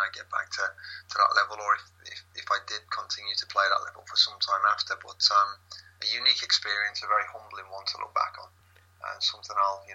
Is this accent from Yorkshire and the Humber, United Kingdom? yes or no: yes; Scunthorpe, Yorkshire and the Humber, United Kingdom; given the fact I'm from Scunthorpe